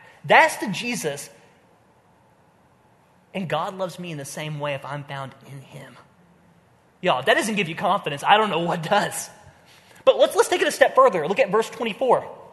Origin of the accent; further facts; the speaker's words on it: Oklahoma, United States; I grew up in Oklahoma. Not a lot going on there. But I grew up in Oklahoma